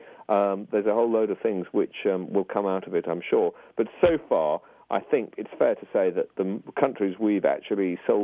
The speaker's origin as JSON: {"language": "English", "country": "United Kingdom", "said": "I think it's a very strange coincidence that we're both British"}